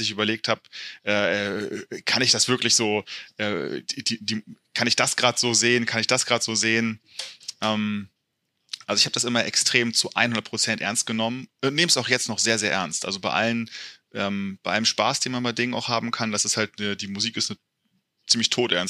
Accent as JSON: {"language": "German", "region": "Hamburg", "country": "Germany", "said": "also ich komme aus Hamburg ursprünglich"}